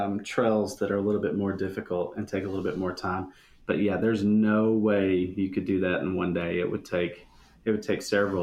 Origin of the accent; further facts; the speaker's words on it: Huntsville, Alabama, United States; I'm from Huntsville and Arab and Union Grove, Gunnersville, that whole area.